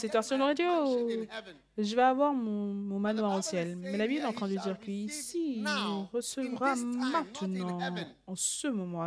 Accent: Switzerland; je suis suisse, aussi, à part le fait d'être gagnant. Je suis aussi suisse.

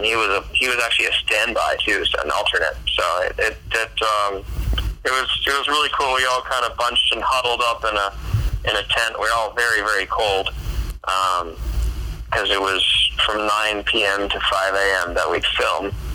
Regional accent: Lanesboro, United States; Growing up in Lanesboro was wonderful. Kind of grew up in the woods, actually.

